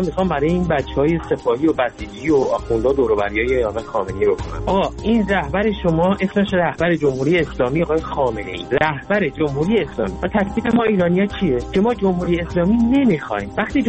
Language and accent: Persian; Iran; ما ایرانی هستیم مثل شما